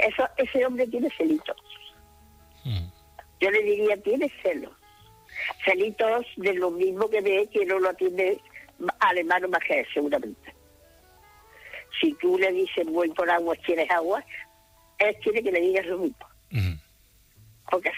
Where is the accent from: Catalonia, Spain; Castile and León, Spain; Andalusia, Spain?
Andalusia, Spain; Arán, un pueblo muy cerquita de Sevilla.